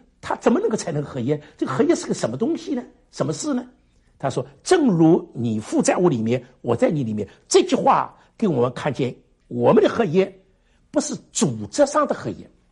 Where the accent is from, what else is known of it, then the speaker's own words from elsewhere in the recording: Shanghai, China; 我是上海人